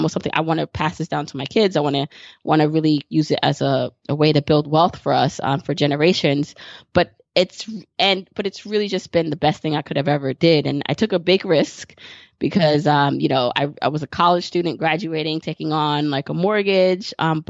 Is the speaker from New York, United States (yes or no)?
yes; Brooklyn, New York, United States; So I live in New York City, and I grew up in Brooklyn, and I do come from humble beginnings.